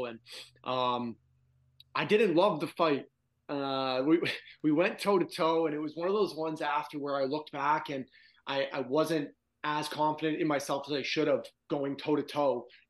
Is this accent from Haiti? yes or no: no; Toronto, Ontario, Canada; I talked about growing up in Toronto and watching the Battle of Ontario.